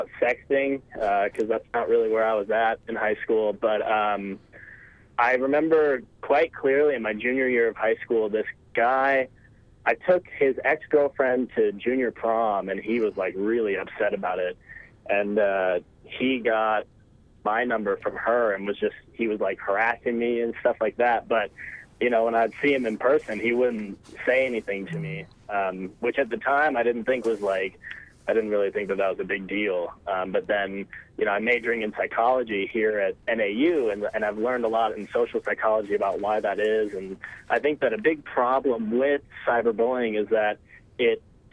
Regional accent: Anchorage, Alaska, United States; now in Arizona, United States; I'm calling from Arizona, but I'm still from Anchorage.

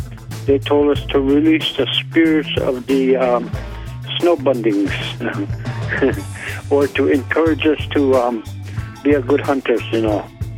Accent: Alaska, United States; I'm from King Island. Well, to us King Islanders, it's a paradise for us and one of a kind that I grew up on.

